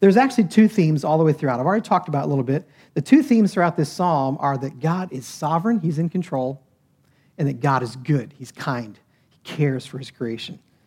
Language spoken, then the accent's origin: English; Buffalo, New York, United States; moved away as an adult; now in Greenville, United States; Now, I grew up in Buffalo. It kind of defines your life in Buffalo.